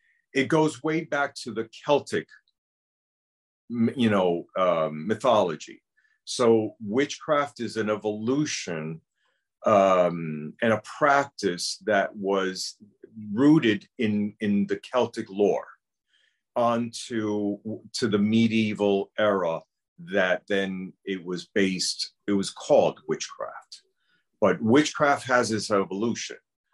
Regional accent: New York City, New York, United States; I was not raised in Cuba. I was raised here in the United States in New York City. But I was in a household of Cuban Americans. So obviously I have 2 cultures. I speak fluently Spanish and English.

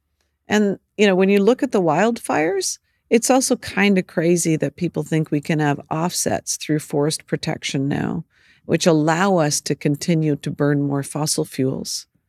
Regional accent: Vancouver, British Columbia, Canada; I come from Vancouver, Canada.

